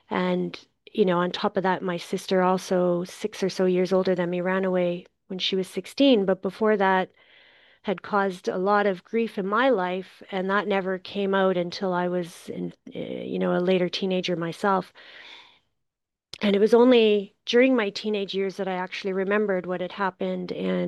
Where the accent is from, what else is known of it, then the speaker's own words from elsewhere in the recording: Northern Canada, Canada; Like I said, I'm from Northern Canada.